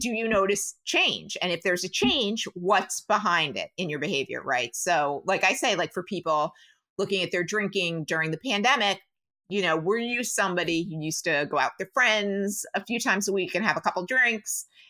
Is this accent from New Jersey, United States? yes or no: yes; New Jersey, United States; And I grew up in New Jersey. Total Jersey girl.